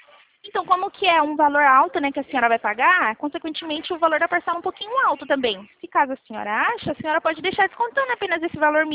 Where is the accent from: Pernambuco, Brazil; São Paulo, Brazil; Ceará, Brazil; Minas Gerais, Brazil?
São Paulo, Brazil; Eu sou de São Paulo.